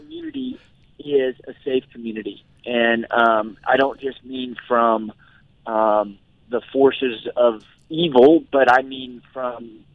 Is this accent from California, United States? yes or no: no; New Mexico, United States; But I'm from New Mexico, so I also understand that.